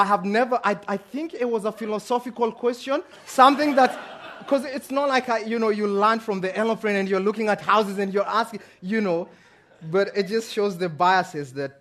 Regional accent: Kenya; Someone hears that I'm from Kenya

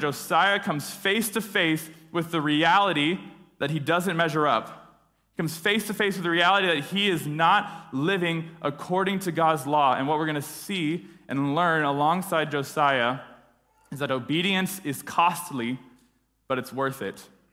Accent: College Station, Texas, United States; A little bit about me. I grew up in College Station. I grew up going to Grace.

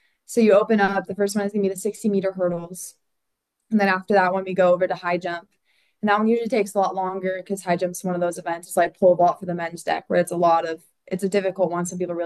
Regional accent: Wisconsin, United States; Yeah, so in 2020, my parents moved here from Wisconsin. So I grew up in Wisconsin.

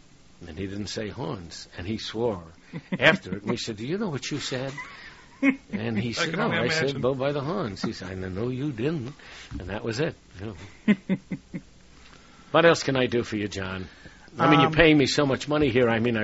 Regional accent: Brooklyn, New York, United States; I am a New Yorker. I live on the coast now.

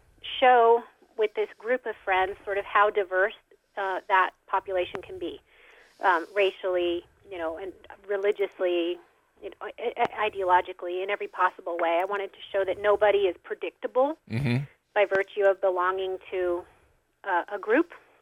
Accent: Albuquerque, New Mexico, United States; Well, I grew up in Albuquerque, and my dad is a professor.

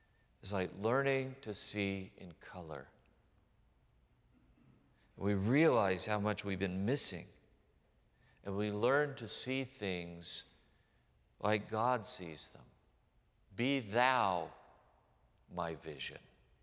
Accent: Texas, United States; where I grew up in Texas, the soil is clay.

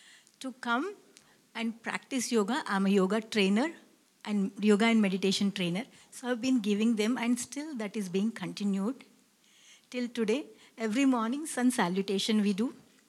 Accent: Hyderabad, Telangana, India; So I'm from Hyderabad. I'm a professor representing Amjad Ali Khan College of Business Management, India.

